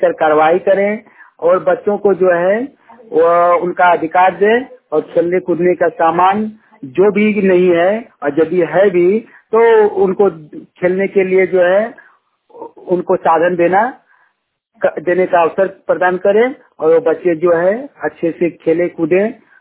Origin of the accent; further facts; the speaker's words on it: Kasmar, Jharkhand, India; ग्राम कसमार चट्टी, पंचायत कसमार, जिला बोकारो, राज्य झारखंड का निवासी हूँ। मैं इस समय अपने गांव कसमार चट्टी से बोल रहा हूँ।